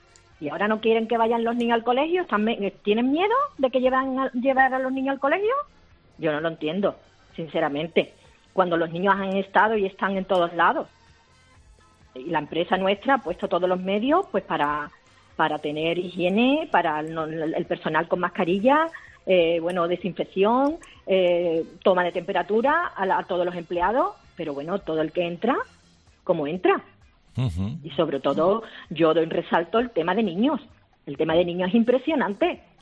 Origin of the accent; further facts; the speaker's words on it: Jerez de la Frontera, Andalusia, Spain; he estado en la costa de Cádiz, porque yo soy de Jerez de la Frontera.